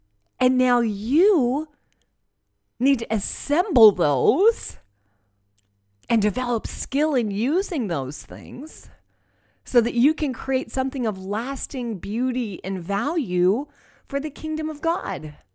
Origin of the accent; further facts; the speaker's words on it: New Jersey, United States; because, you know, I'm from New Jersey and I just want to have an opinion and no one needs my opinion.